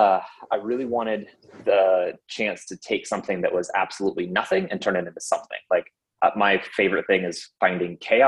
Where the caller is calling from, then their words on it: Jacksonville, Florida, United States; Jacksonville, Florida.